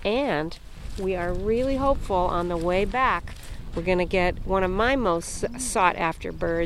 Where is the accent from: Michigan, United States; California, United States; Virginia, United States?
California, United States; Inverness; My husband John and I are on this Wings tour. We're from Inverness, California in Marin County.